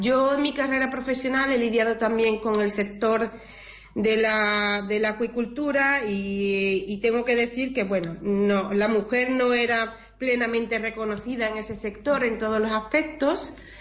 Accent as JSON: {"language": "Spanish", "town": "Barbate", "region": "Andalusia", "country": "Spain", "tie": "born or raised there", "said": "yo mi tierra es Barbate y todas las primaveras veíamos llegar las orcas a la playa"}